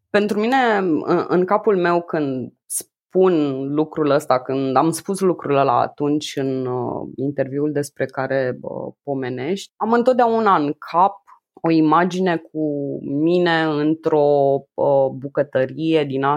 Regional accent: Slobozia, Ialomița County, Romania; Eu sunt din Slobozia și am venit la un moment dat pentru a lua un interviu pentru un ziar local la București, singură cu trenul. Aveam 14 ani, prima mea călătorie

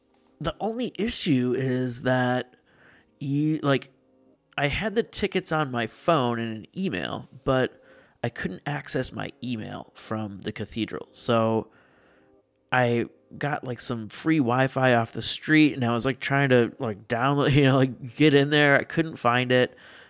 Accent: United States; if you've ever traveled to Europe or anywhere else overseas, as an American, we've probably talked about this on a show once or twice

